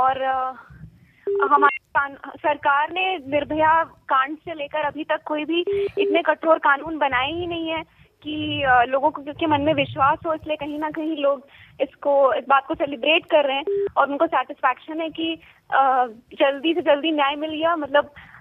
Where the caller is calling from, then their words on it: Amarkantak, Madhya Pradesh, India; बोल रही हूं अमरकंटक से।